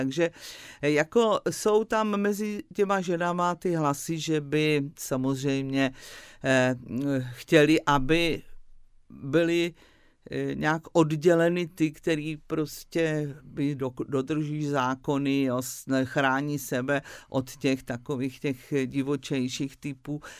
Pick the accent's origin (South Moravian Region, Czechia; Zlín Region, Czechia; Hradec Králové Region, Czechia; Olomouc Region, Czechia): South Moravian Region, Czechia; Brno; Já jsem z Brna. Z Brna. Pozor, já jsem z Brna.